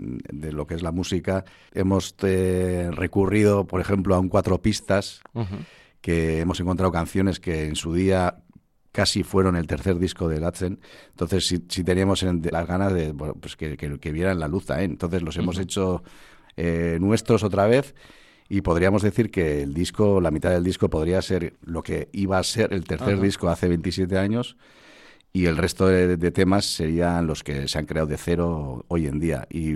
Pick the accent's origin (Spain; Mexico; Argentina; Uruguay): Spain; Oñati, Basque Country; Somos de Guipúzcoa, pero vamos vizcaínos, o sea, una cosa